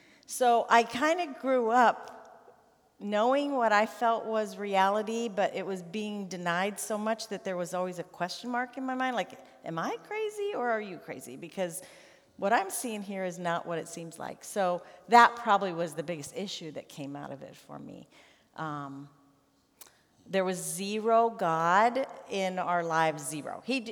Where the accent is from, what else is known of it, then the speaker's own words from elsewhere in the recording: Detroit, Michigan, United States; born there; I was born in Detroit, Michigan, in the Florence Crittenden Hospital for Unwed Mothers.